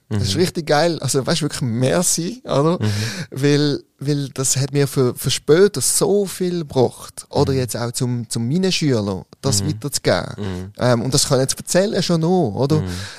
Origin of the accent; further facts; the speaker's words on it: Basel-Stadt, Switzerland; accent: Basel German; hey, wow, ich habe einen baseldeutschen Dialekt.